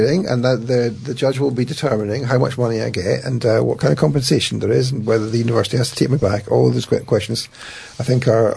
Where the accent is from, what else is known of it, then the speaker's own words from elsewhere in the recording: Edinburgh, Scotland, United Kingdom; the feelings I had of growing up in Edinburgh and experiencing the conflict in Ireland and the Falklands War